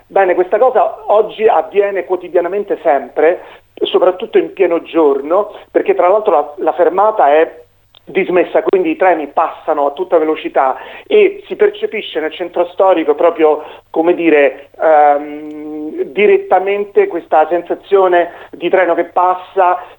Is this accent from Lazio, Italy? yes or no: yes; Sperlonga, Lazio, Italy; now in Fondi, Italy; io vivo qui e lavoro qui, ma sono di Sperlonga